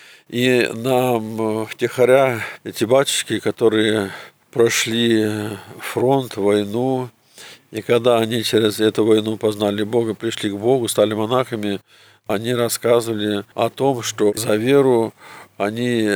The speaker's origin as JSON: {"language": "Russian", "town": "Kazan", "region": "Tatarstan", "country": "Russia", "tie": "born there", "said": "в Казань, в свою столицу, где я родился когда-то."}